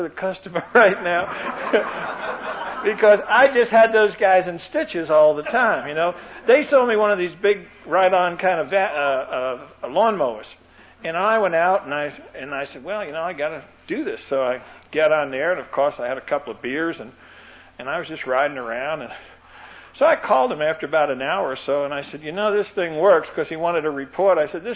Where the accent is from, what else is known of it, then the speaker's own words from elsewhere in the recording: Brooklyn, New York, United States; I personally just never took it because of where I grew up. I grew up in Brooklyn.